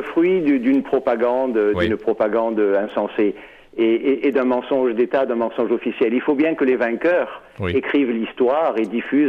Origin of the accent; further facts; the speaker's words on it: Marseille, Provence-Alpes-Côte d'Azur, France; Voilà, je le dis à vos auditeurs, nous sommes Marseillais, provençaux.